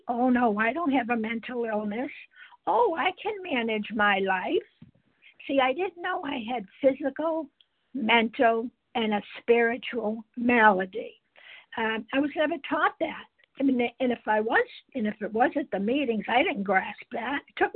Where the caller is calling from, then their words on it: Massachusetts, United States; I'm calling from Massachusetts